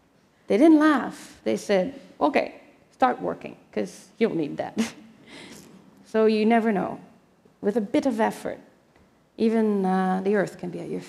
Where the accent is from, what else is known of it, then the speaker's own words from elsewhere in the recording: Montreal, Quebec, Canada; first language French; English is a second language; it didn't cross my mind in 1970 when I was growing up in Montreal that, and I spoke zero English at the time, my mother tongue is French.